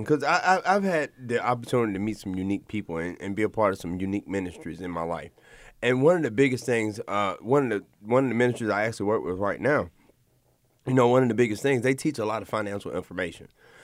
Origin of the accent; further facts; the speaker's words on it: Alabama, United States; I'm just from Alabama, so you know.